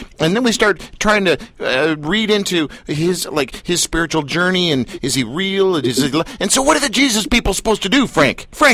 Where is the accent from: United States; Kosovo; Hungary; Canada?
Canada; I wouldn't know. I'm Canadian.